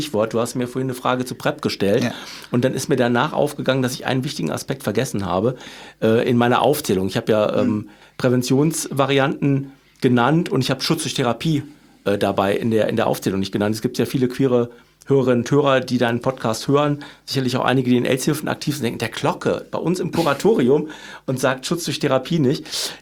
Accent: Cologne, North Rhine-Westphalia, Germany; als Kölner

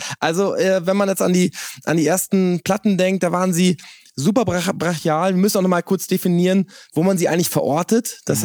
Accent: Quakenbrück, Lower Saxony, Germany; ich komme aus Quakenburg, aus Niedersachsen, ein kleines Örtchen

